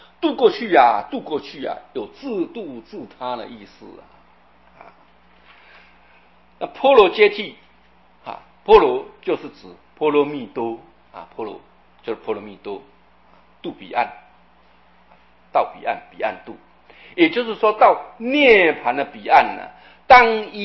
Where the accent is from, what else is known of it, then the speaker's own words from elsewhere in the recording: China; 这是我们中国人在声音表达上这句话是最顺口的